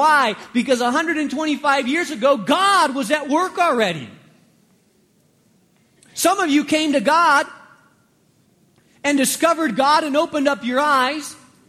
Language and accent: English; Spain; English is a second language; I grew up in Spain.